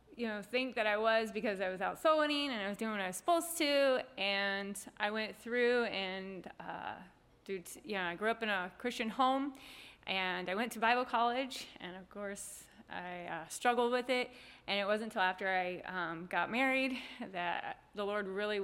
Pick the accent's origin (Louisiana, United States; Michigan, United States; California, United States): Louisiana, United States; also born or lived in Orlando; I grew up part in Louisiana and part Orlando.